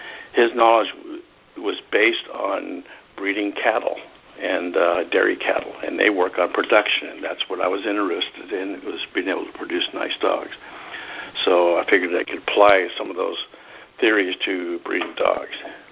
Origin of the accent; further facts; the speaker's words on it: Kennewick, Washington, United States; Well, my wife was from Pasco, and I was from Kennewick, which are sister cities in eastern Washington.